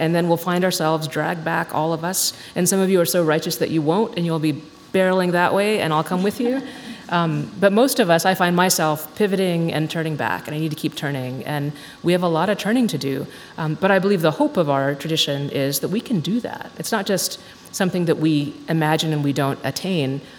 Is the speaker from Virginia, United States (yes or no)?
no; Texas, United States; and I grew up in Texas